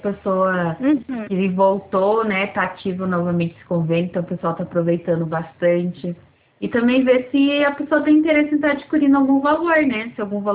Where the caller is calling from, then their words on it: Curitiba, Paraná, Brazil; Eu falo de Curitiba, no Paraná.